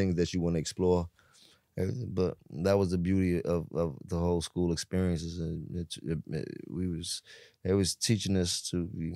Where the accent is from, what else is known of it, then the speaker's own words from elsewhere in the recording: Harlem, New York, United States; born there; I actually was born in Harlem. Yeah. I was born in Harlem at a hospital called Flower Fifth Avenue.